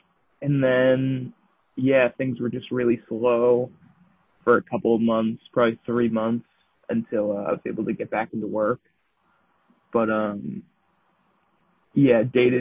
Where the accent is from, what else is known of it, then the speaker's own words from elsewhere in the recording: Cambridge, Massachusetts, United States; So I am from Cambridge, Massachusetts. That's where I'm living right now.